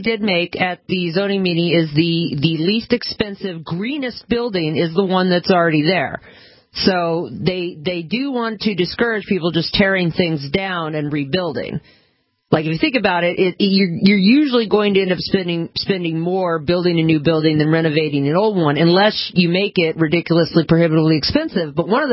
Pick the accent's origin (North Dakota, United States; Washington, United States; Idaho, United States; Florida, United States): Washington, United States; Bellingham; My whole neighborhood that I grew up in Bellingham, it's right near downtown. It's not too far from the college.